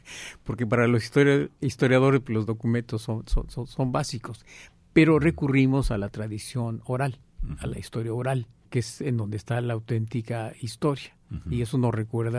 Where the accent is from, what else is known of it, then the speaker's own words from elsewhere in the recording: Mexico; Yo de niño en la Cienega de Chapala, justo en la noche, después ya de que la gente trabajó en el campo, en la noche, en las orillas del pueblo, los hombres cantando a capela.